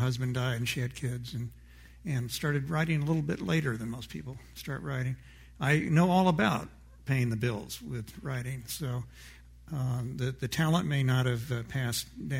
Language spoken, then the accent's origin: English; Kansas City, United States; I grew up in Kansas City, on the suburban edge of Kansas City, and it looks like this.